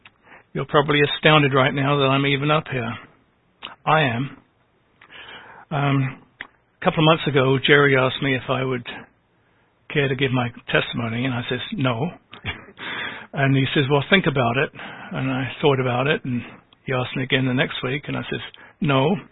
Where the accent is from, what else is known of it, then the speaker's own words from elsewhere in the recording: London, United Kingdom; moved away as an adult; As most of you know, I spent the first 20 years of my life growing up in London.